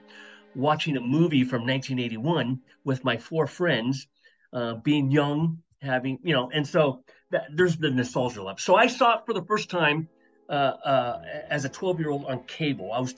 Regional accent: Seattle, Washington, United States; I'm from Seattle originally, so he worked at Boeing.

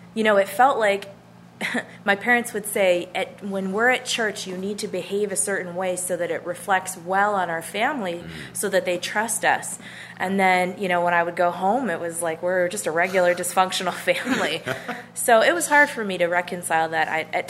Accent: Buffalo, New York, United States; Yes, I grew up in Buffalo, New York, actually, and my dad was a Baptist pastor

